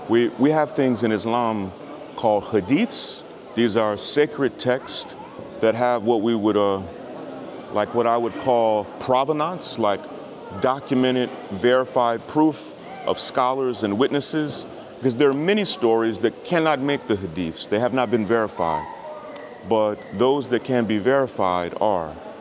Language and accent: English; New York, United States; From the United States, from New York?